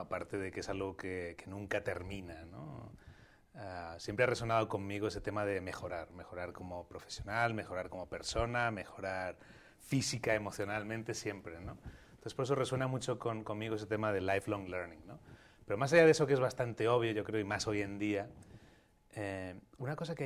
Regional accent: Madrid, Community of Madrid, Spain; Yo nací en Madrid, una infancia muy feliz, con mis padres, tengo 2 hermanos, en fin, una infancia súper feliz y bueno, allí en Madrid, básicamente, ¿no?

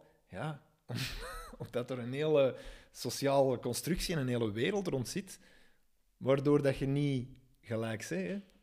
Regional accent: Kalmthout, Antwerp, Belgium; Ik ben opgegroeid in Kalmthout.

